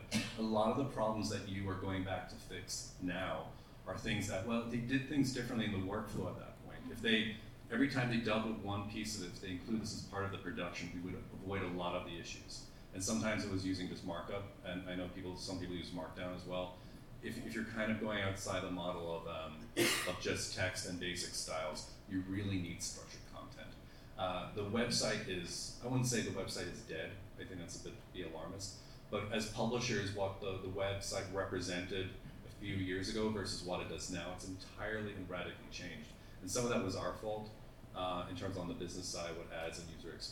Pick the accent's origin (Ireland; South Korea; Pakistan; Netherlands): Ireland; now in United States; I'm an Irish person, became American, so I'm still working on my US history.